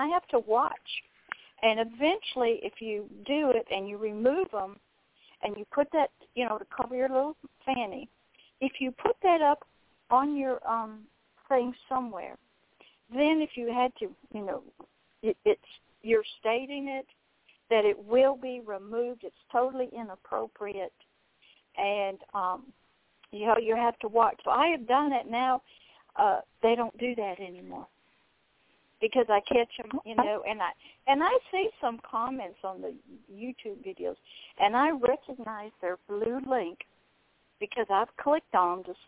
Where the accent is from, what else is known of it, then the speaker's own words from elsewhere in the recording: Pensacola, Florida, United States; Pensacola, Florida. It's along the Gulf Coast, sort of right along with Mobile, Alabama, and New Orleans